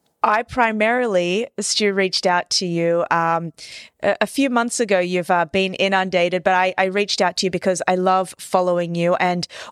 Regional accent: Sydney, New South Wales, Australia; I'm recording live from Sydney, Australia. Sunny Sydney, Australia. The sun is out, the birds are chirping, and the swell is absolutely phenomenal.

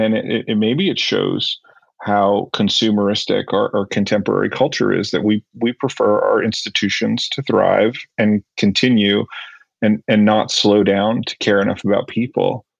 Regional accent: New Jersey, United States; I grew up in New Jersey, like near New York City, very, you know, Sesame Street, my upbringing

